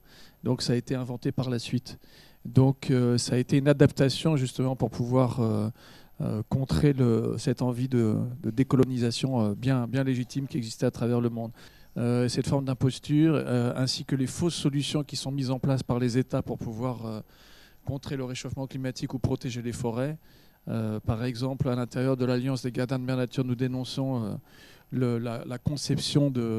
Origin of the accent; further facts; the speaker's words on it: France; la France, puisqu'on est français ici, ne reconnaît pas les peuples autochtones